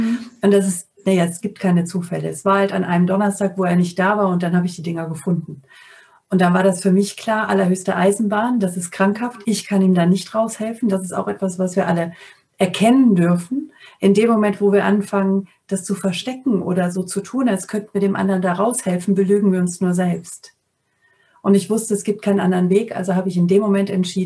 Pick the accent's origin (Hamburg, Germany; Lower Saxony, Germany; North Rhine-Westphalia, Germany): North Rhine-Westphalia, Germany; Also ich bin am Niederrhein aufgewachsen und habe zu dem Zeitpunkt in der Nähe von Moers, Duisburg gewohnt